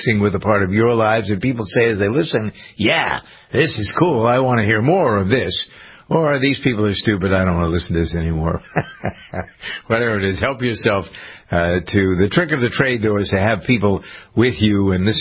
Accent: New England, United States; accent: New England; I was a sophomore, and I was trying to get rid of my New England accent.

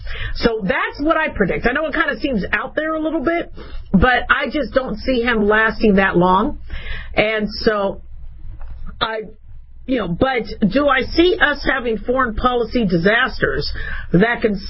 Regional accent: United States; What I do know is, as a doctor and as an American, I don't like things done halfway.

